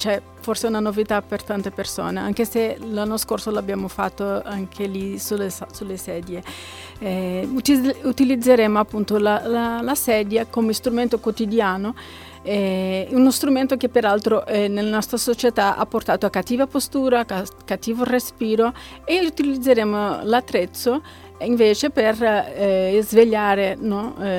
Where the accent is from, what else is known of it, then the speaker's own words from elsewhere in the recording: Brazil; Italian is a second language; Sì, sono brasiliana, si sente, no?